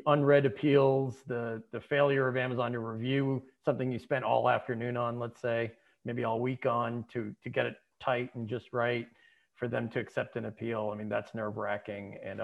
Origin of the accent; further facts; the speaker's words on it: Boston, Massachusetts, United States; also born or lived in Seattle; Yeah, I mean, I grew up here in the Boston area. I lived out in the West Coast for better part of 18, 19 years before I moved back here.